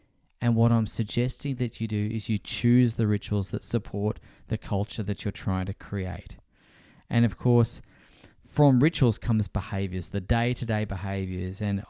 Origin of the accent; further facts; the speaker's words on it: Australia; as an Australian, it really does break my heart to say this